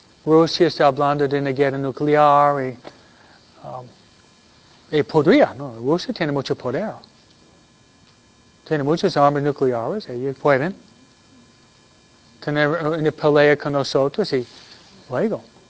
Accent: New York, United States; Que murieron en Nueva York, de donde vengo yo.

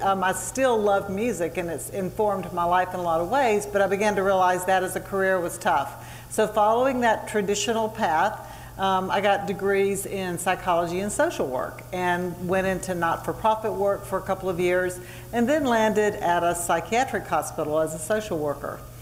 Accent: the South, United States; that I was raised in the South, and by very traditional parents

